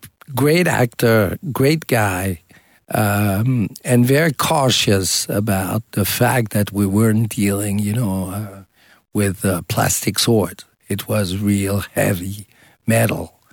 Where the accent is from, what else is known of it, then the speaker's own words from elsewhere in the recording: Switzerland; also born or lived in United States; I was born in the States. I was raised in Switzerland and many different places.